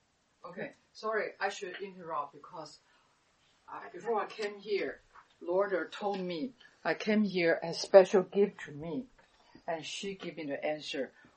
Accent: Taichung, Taiwan; moved away as an adult; now in United States; But I'm not a, I'm from Taichung. Only can go to Taipei a couple, like twice, three times a year.

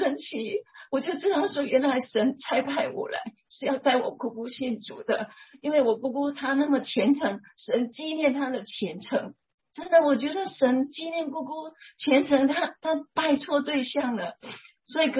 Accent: Tainan, Taiwan; 他就问我从哪里来，他竟然是我们台南人，然后到台北去工作

